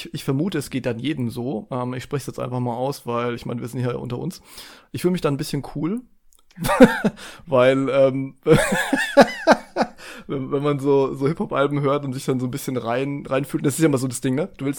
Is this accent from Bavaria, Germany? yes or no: yes; Bavaria, Germany; also ich komme ja hier aus Bayern